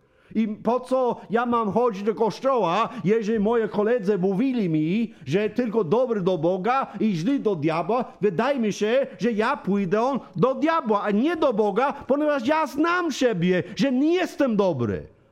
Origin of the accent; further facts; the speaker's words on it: Michigan, United States; Polish is a second language; now in Poland; Ja urodziłem się we Stanach. Ja pochodzę ze Stanów. Wiecie o tym. Nie do Teksasu dosłownie, ale z Michigana.